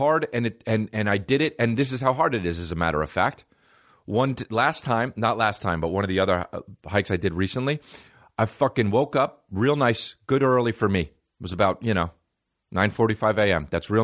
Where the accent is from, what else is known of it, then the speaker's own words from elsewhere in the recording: New Jersey, United States; I'm not Kenyan. I'm a fucking white guy from New Jersey.